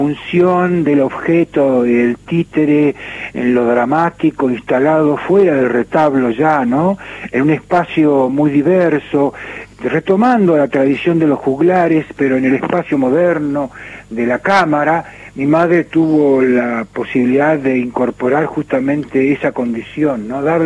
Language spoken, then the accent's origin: Spanish; Argentina; gran país federal que somos los argentinos